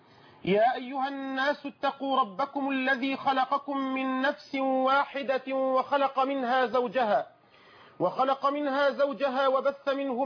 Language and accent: Arabic; Egypt